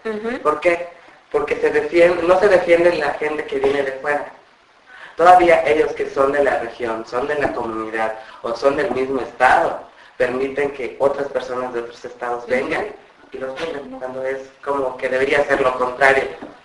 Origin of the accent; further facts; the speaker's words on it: Sabá, Colón, Honduras; ¿tú de dónde eres? Yo soy de Sabá